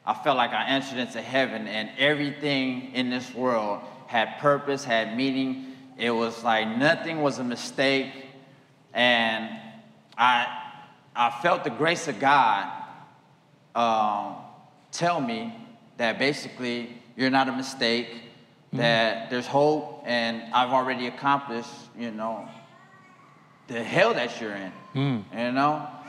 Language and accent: English; Pomona, California, United States; I'm 36 years old. I'm from Pomona, and I grew up in this church. This, to me, is home.